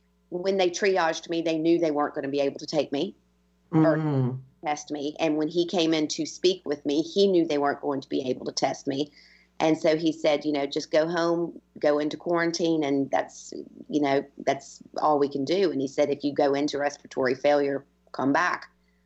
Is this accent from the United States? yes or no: yes; United States; moved away as an adult; now in Ireland; I've been Irish, been in Ireland for 20 years, and I'm as Irish as they come at this stage, but I am also American.